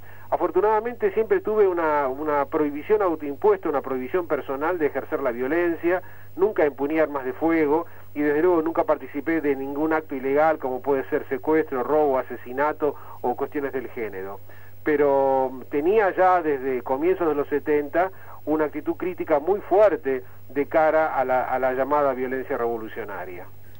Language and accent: Spanish; Argentina; moved away as an adult; Tengo 61 años, creo que 1 o 2 años más que el presidente, pero yo me exilié de la Argentina en 1974, Damián, y estuve exiliado hasta el año 84, hasta el comienzo de la democracia.